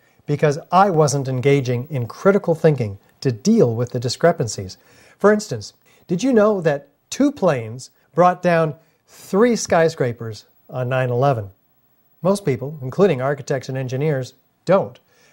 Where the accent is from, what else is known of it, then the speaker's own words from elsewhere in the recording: California, United States; These students from my home state of California were upset about skyrocketing tuition costs